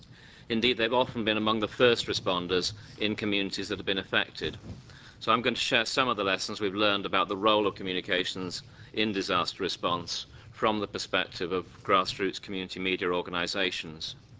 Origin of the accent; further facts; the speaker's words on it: United Kingdom; I'm not from Haiti, I should say. I'm from the UK